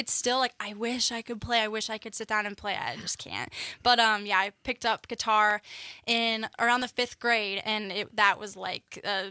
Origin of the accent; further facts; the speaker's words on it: Lancaster, Wisconsin, United States; I grew up in Lancaster, Wisconsin, so it's about like an hour and a half from Madison.